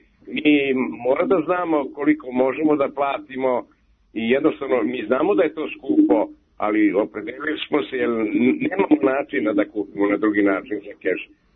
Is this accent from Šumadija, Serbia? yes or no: yes; Batočina, Šumadija, Serbia; ja sam inače radi iz Batočine